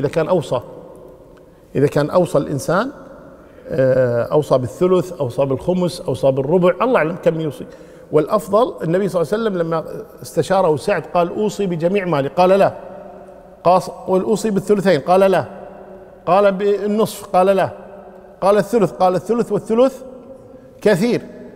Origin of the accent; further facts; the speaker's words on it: Kuwait; هذه الأشياء حنا عندنا بالكويت